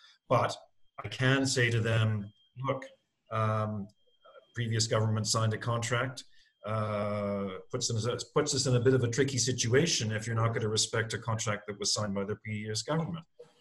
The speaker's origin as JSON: {"language": "English", "country": "Canada", "said": "I want to say as well, as a Canadian, I don't I'm not here. It's Canadians and even Canadian diplomats sometimes like lecturing others"}